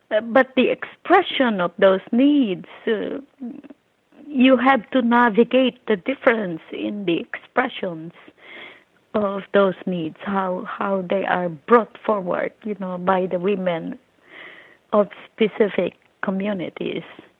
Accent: Philippines; I think because I'm Filipina, I'm kind of fatalist.

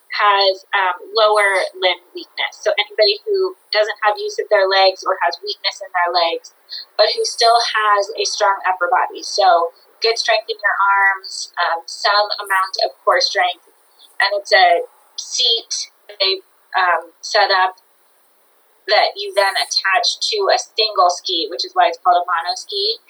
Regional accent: United States; I grew up in Tahoe, and I had skied all my life

